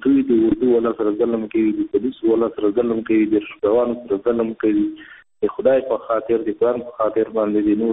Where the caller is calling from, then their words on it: Nangarhar, Afghanistan; د ننګرهار نه خبرې کوم.